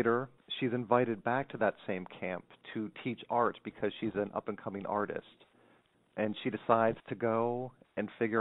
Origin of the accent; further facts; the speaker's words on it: Pennsylvania, United States; It's the tiniest county in the state, Montour County.